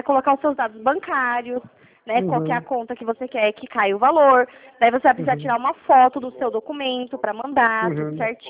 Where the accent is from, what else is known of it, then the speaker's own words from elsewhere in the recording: Curitiba, Paraná, Brazil; Eu sou de Curitiba.